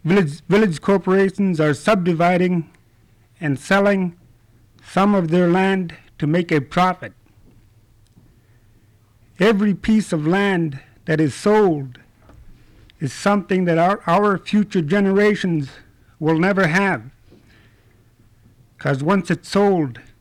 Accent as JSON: {"language": "English", "town": "Dillingham", "region": "Alaska", "country": "United States", "said": "I'm from Dillingham. I'm a shareholder of BBNC and Chogyong Limited."}